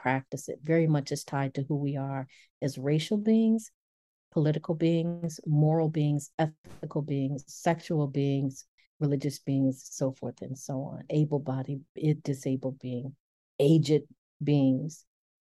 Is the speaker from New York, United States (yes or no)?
yes; Buffalo, New York, United States; The shooting that occurred in Buffalo, New York, several months back, which was formerly my hometown.